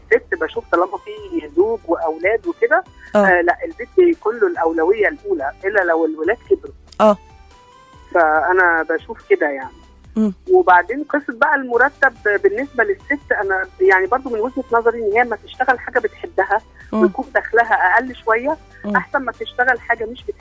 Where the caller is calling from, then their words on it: Maadi, Cairo Governorate, Egypt; من المعادي.